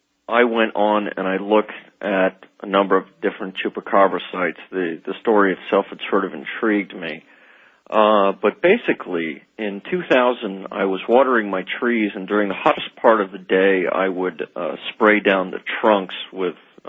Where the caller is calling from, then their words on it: Washington, District of Columbia, United States; I'm calling from Washington, D.C., and I'm listening to you on WTNT.